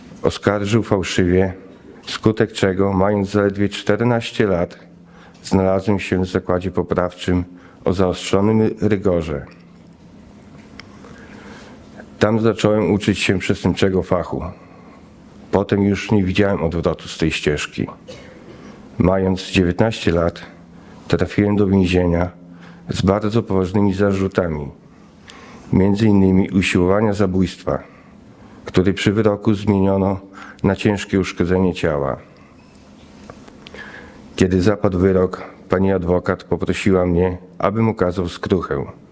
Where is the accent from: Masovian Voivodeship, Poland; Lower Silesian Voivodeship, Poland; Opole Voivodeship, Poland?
Masovian Voivodeship, Poland; Zembrów; born there; Mam 46 lat. Urodziłem się w Zembrowie w pełnej, ale niestabilnej rodzinie.